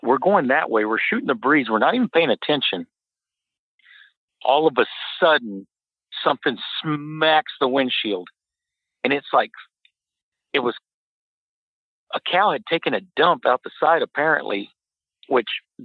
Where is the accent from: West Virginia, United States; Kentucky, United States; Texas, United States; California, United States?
Texas, United States; Odessa; And I'm from Odessa. In 84, we were the murder capital of America.